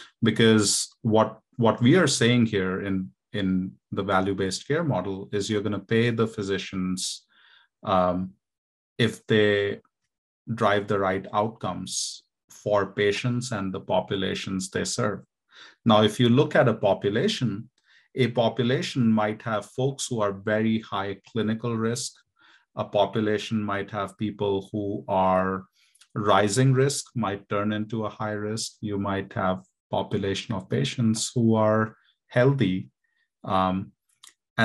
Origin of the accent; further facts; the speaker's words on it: India; I was born and raised in India.